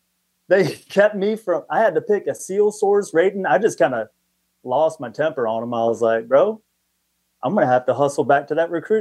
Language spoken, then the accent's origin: English; Lawrenceville, Georgia, United States; also born or lived in Dayton, Ohio; I was born in Dayton, Ohio. I'm a military brat. My dad was in the Air Force, and I was born at Wright-Patterson Air Force Base. And, you know, before I started hitting my teens, we moved to Georgia and spent the rest of my time in Lawrenceville, Georgia.